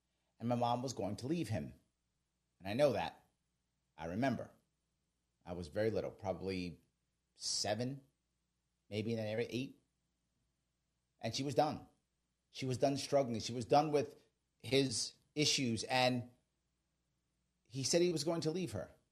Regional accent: New York City, New York, United States; And when I was a kid, growing up in the Bronx, my father was not the best husband.

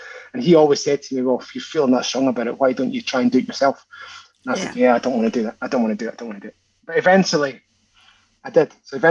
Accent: Glasgow, Scotland, United Kingdom; taught this thing to a room packed full of instructors back in Glasgow, my home country, the whole thing.

